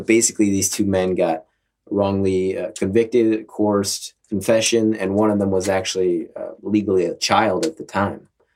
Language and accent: English; Wisconsin, United States; said before, I'm from Wisconsin, and I really wanted to talk about the Brendan Dassey and Stephen Avery case